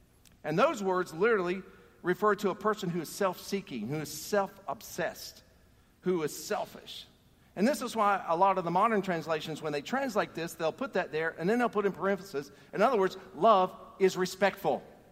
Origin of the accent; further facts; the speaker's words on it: the South, United States; I grew up in the South, and when an older person walked in the door or walked in the room, we kids were supposed to stand.